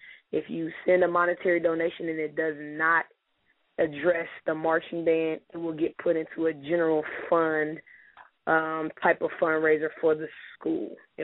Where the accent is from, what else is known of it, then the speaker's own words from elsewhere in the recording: Baltimore, Maryland, United States; I'm from Baltimore, born and raised.